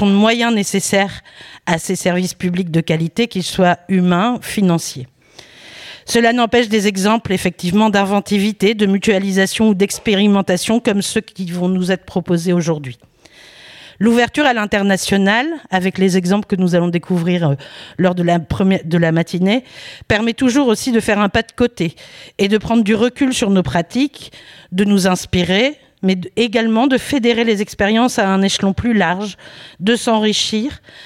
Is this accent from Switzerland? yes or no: no; Lille, Hauts-de-France, France; En plus, je suis de Lille